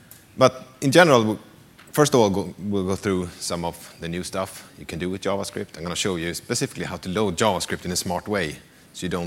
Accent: Sweden; I'm from Sweden, consultant there.

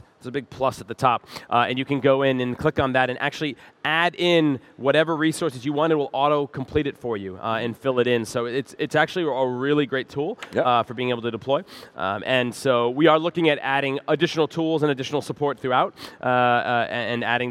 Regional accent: New Jersey, United States; I'm from Jersey, so enjoy everyone.

